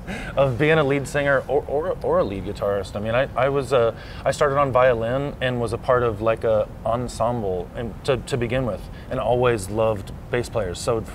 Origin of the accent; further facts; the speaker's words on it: United Kingdom; I'm Scottish, English.